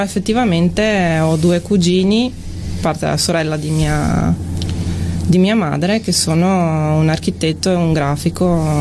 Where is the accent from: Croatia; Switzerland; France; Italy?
Croatia; born there; dove sei nata? In Croazia. Eppure più trentina dei trentini